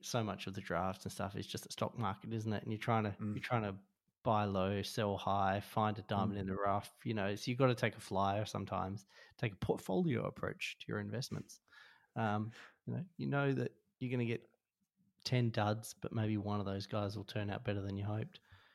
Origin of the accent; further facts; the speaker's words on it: Tasmania, Australia; born there; I was born in Tasmania.